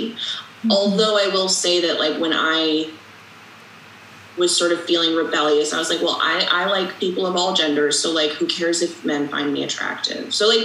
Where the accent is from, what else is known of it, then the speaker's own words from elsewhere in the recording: New York, United States; I mean, I'm from New York, and I grew up in Westchester, so there's a lot of Jews there.